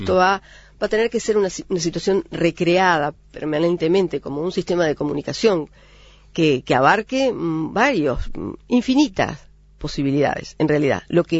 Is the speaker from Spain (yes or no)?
yes; Galicia, Spain; Sí, soy gallega.